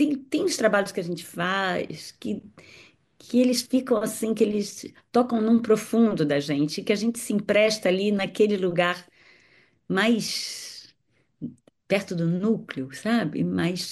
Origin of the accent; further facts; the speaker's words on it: Rio de Janeiro, Brazil; a gente é do Lins Vasconcelos, ele também, do Rio de Janeiro, um subúrbio carioca.